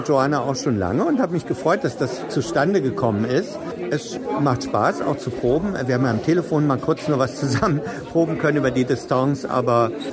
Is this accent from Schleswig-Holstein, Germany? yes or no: no; Chemnitz, Saxony, Germany; also born or lived in Weimar / Cologne; now in Hamburg, Germany; Ursprünglich komme ich aus Chemnitz, aber ich wohne schon lange in Hamburg, war eine Weile in Königs Wusterhausen an der Schule, wo eben auch Joanna war. Und dann habe ich in Weimar studiert, dann bin ich nach Köln, dann bin ich nach Hamburg.